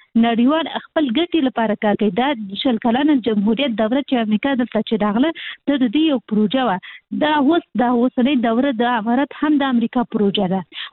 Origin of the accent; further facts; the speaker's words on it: Kabul, Afghanistan; مونږ اصلي د کابل یو